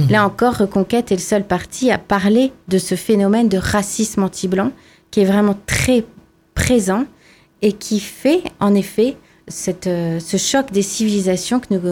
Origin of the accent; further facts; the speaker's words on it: France; quand moi je vois tous ces drapeaux palestiniens chez nous en France